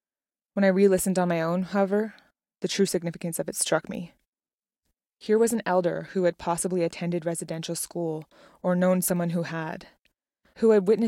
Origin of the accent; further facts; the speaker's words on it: Sioux Lookout, Ontario, Canada; also born or lived in Thunder Bay; I grew up in Sulicout. My mother taught at Pelican for 20 years, and I'm Indigenous myself